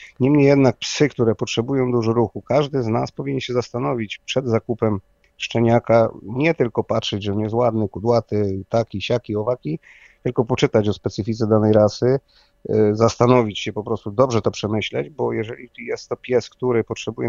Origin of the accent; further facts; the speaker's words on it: Subcarpathian Voivodeship, Poland; ja jestem tutaj z Podkarpacia